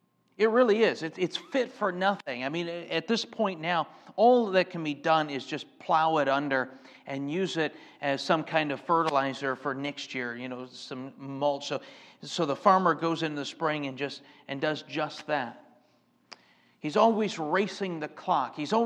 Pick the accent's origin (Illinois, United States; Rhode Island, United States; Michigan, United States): Michigan, United States; I'm from Michigan. My wife's from Wisconsin. So we are familiar with the North.